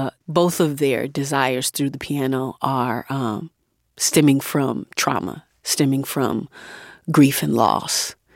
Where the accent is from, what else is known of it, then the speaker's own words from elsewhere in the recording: Atlanta, Georgia, United States; I'm from Atlanta. And so a lot of my mentors, my OGs, were people who did these works.